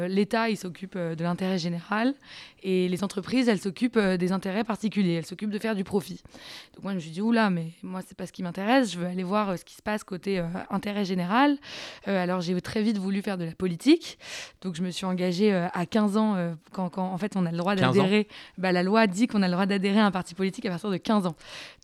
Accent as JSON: {"language": "French", "town": "Paris", "region": "Île-de-France", "country": "France", "said": "C'était à la Fédération de Paris 3e, puisque je suis parisienne."}